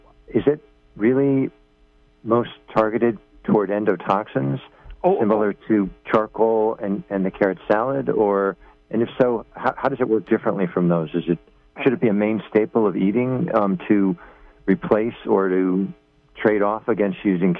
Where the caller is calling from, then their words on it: New Jersey, United States; From New Jersey.